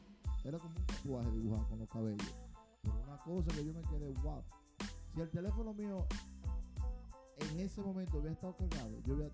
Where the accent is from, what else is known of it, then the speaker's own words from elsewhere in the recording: Montellano, Puerto Plata, Dominican Republic; Y más en esa área allá, en mi tierra natal, Montellano.